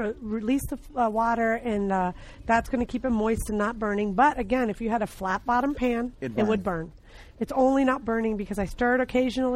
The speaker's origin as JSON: {"language": "English", "region": "North India", "country": "India", "said": "We're from North India. It's not very spicy."}